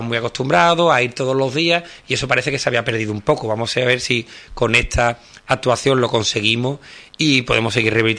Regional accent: Andalusia, Spain; como andaluces que han llevado nuestra bandera por todo el mundo

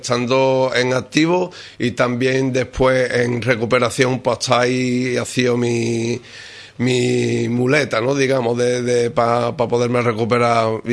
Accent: Jerez de la Frontera, Andalusia, Spain; No, pues yo digo que soy de provincia de Cádiz.

